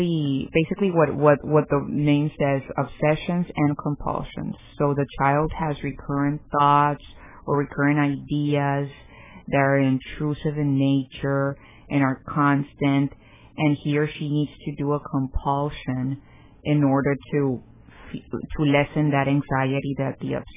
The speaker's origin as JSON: {"language": "English", "town": "Mexicali", "region": "Baja California", "country": "Mexico", "tie": "born or raised there", "said": "I'm from Mexicali. Yes, I grew up in Mexicali."}